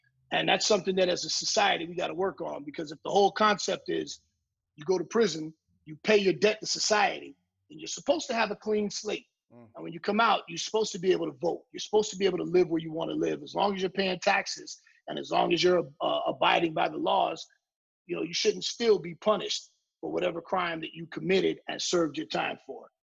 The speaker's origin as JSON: {"language": "English", "town": "Miami", "region": "Florida", "country": "United States", "tie": "born or raised there", "said": "I talk about my life growing up in Miami, doing time, why I went to prison"}